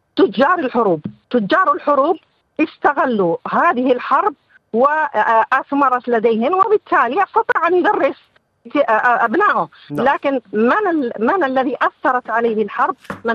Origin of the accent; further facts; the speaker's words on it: Yemen; وأنا مرشحة وغيري من اليمن جايين حضورا لهذا المؤتمر الدولي